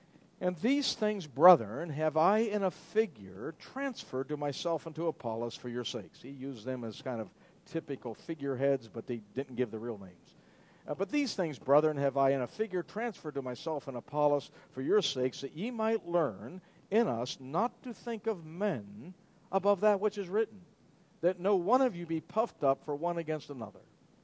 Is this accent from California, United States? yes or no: no; Pittsburgh, Pennsylvania, United States; You know, in the United States, football is big. I was raised in Pittsburgh.